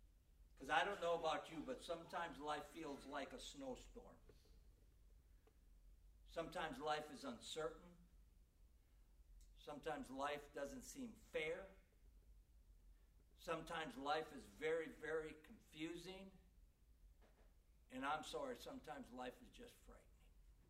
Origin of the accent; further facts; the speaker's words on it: Wisconsin, United States; and I grew up in Wisconsin.